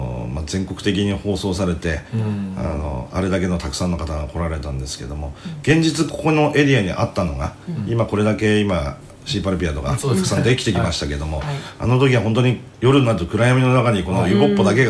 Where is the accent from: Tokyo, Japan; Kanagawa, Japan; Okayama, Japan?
Tokyo, Japan; Edogawa; 出身はですね私実は東京の江戸川区という下町の下町でよく小さい頃は寅さんの撮影が目の前の江戸川の河川敷でやってましてです